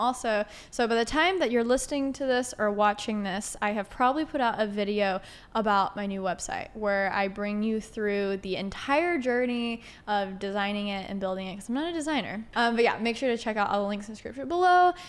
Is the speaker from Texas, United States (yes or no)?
yes; Texas, United States; I'm from Texas, so just getting food feels like